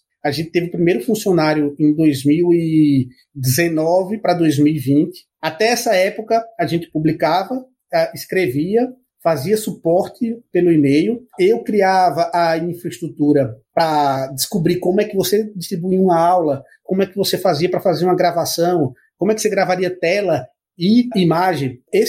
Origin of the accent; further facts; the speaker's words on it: Recife, Pernambuco, Brazil; now in São Paulo, Brazil; Eu sou de Recife, né? Fiz faculdade aqui na Universidade Federal de Pernambuco.